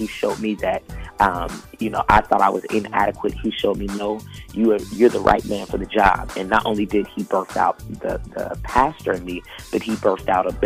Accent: Seattle, Washington, United States; You know, I come from Seattle, Washington, and, you know, this is where I've been living, was born and raised with two amazing parents.

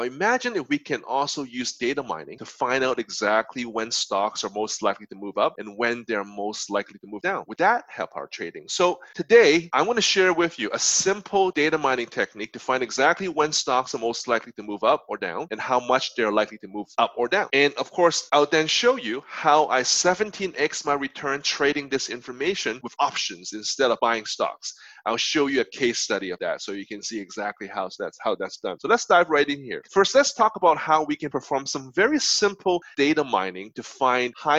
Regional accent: Canada; So I'm a Canadian. I live in Canada, in Toronto here

